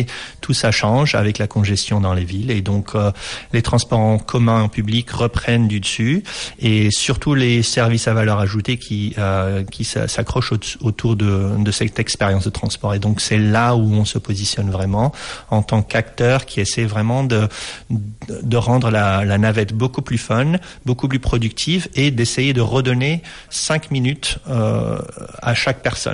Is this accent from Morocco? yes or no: yes; Morocco; moved away as an adult; also born or lived in United States; J'ai grandi au Maroc jusqu'à l'âge de 18 ans. Après ça, j'ai décidé de changer de cap un petit peu et puis d'aller aux États-Unis.